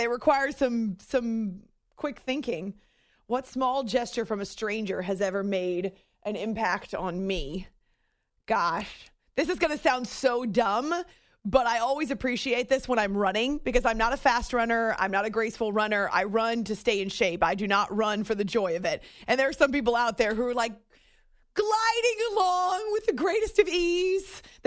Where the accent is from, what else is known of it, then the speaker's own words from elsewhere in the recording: Concord, New Hampshire, United States; That's not where I grew up. I grew up in Concord, New Hampshire, but I love the White Mountains.